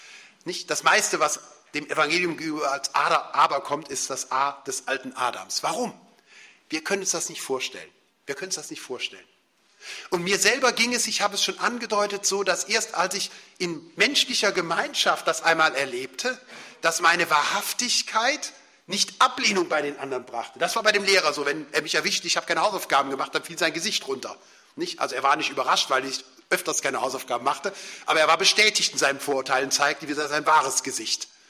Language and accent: German; Cologne, North Rhine-Westphalia, Germany; Und ich war tief gerührt als Kölner.